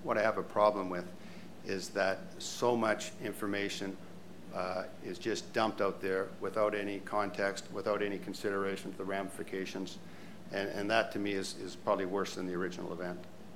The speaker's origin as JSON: {"language": "English", "country": "Canada", "said": "as a Canadian"}